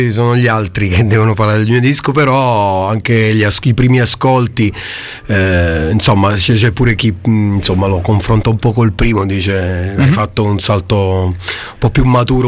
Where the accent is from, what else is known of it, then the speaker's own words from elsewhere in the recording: Pescara, Abruzzo, Italy; also born or lived in Province of Bari; io sono solo nato in provincia di Bari, okay, però vengo dall'Abruzzo, da Pescara. Siamo tutti musicisti abruzzesi.